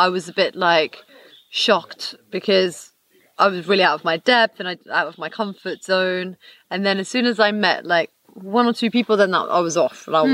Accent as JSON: {"language": "English", "town": "Cirencester", "region": "South West England", "country": "United Kingdom", "tie": "born or raised there", "said": "Well, I grew up in Cirencester in the Cotswolds, but my family are from Edinburgh and the Shetland Islands, like a mixture."}